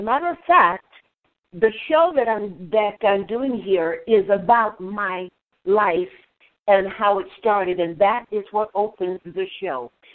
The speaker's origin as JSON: {"language": "English", "town": "Brooklyn", "region": "New York", "country": "United States", "tie": "born or raised there", "also_born_or_lived": "North Carolina", "said": "Yes, actually grew up in New York, Crown Heights, Park Slope, Brooklyn."}